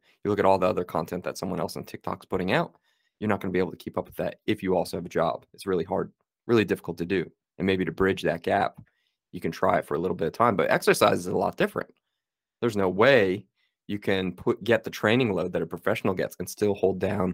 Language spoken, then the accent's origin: English; United States; as an American, I can say this because I used to do this.